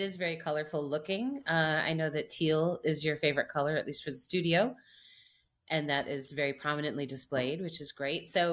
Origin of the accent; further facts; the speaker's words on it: Midwest, United States; But coming as a Midwesterner, I can make all these jokes.